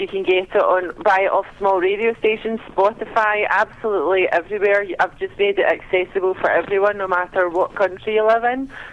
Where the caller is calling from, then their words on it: Scotland, United Kingdom; I am calling from a small town outside of Glasgow in Scotland, up on the hills next to a farm.